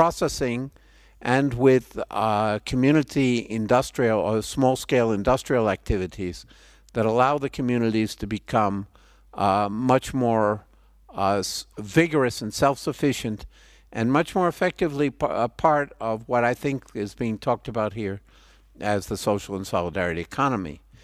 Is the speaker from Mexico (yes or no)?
yes; Mexico; from Mexico.